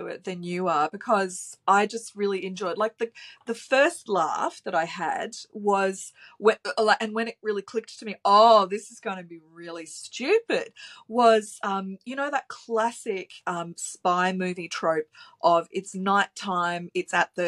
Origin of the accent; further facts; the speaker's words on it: Australia; because we're Australian